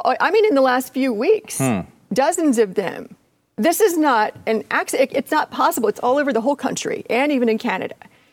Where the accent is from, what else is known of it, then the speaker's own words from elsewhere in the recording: Appalachia, United States; No, most of us are not. I mean, I'm from Appalachia.